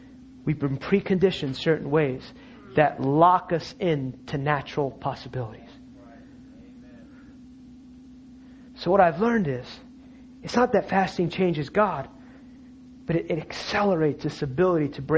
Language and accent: English; New Jersey, United States; Growing up in New Jersey, in a very type A family, my family was not passive aggressive.